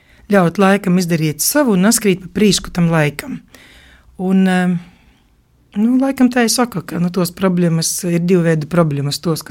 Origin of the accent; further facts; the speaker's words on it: Krāslava, Krāslava Municipality, Latvia; Es esmu dzimusi Kroslavā un pirmo klasi es soku it Kroslavas pirmajā vidusskolā.